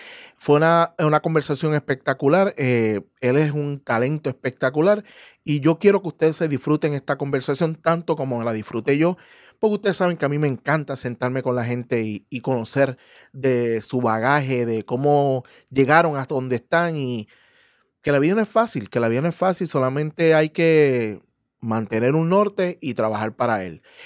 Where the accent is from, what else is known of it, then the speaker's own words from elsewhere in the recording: Bayamón, Puerto Rico; Pues yo toda mi vida he sido de Bayamón, después estuve en Riverview casi toda mi vida.